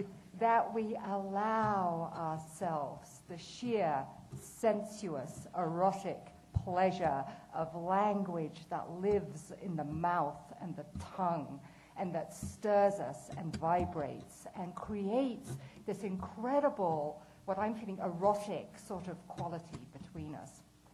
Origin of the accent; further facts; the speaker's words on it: England, United Kingdom; So as you may have gathered, I grew up in England.